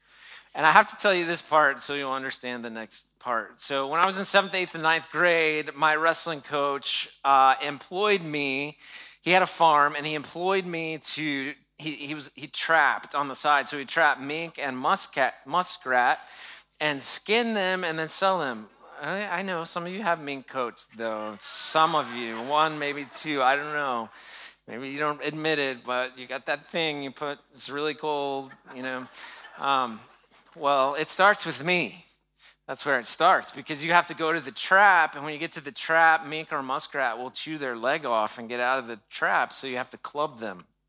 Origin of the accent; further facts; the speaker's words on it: Tennessee, United States; And so that's growing up in Tennessee, that's where you get it.